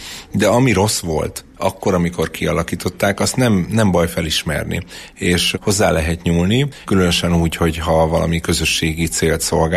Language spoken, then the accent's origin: Hungarian; Miskolc, Borsod-Abaúj-Zemplén, Hungary; Én jó magam miskolci vagyok